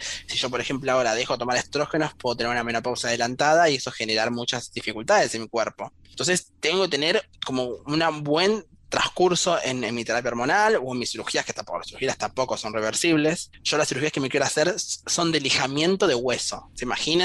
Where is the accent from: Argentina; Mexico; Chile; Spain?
Argentina; Liniers, Buenos Aires; yo vivo muy cerca del conurbano, entonces tengo mucha relación, yo soy de Liniers